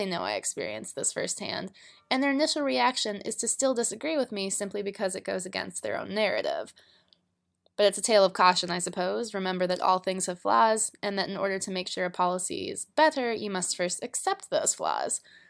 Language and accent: English; United States; moved away as an adult; if I was sent back to America without it, I literally would not be able to have it. My home country wouldn't provide me with an organ-saving operation